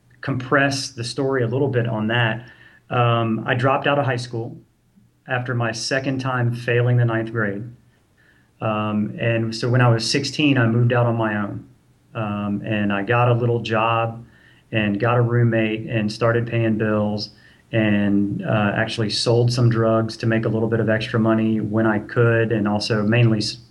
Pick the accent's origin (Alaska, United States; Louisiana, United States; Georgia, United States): Georgia, United States; and I grew up in Georgia here in the Bible Belt, right?